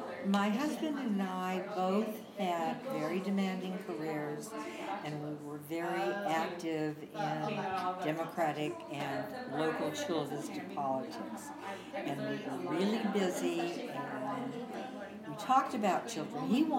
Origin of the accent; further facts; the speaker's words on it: Chula Vista, California, United States; My whole life. One time I went, I took a job in Beverly Hills. And I went up there and I committed to stay for a month. And at the end of the month I said, what am I doing here? I really love Chula Vista.